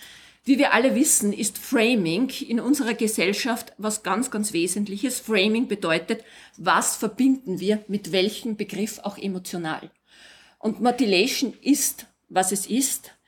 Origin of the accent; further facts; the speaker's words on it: Vienna, Austria; Ich komme aus Wien.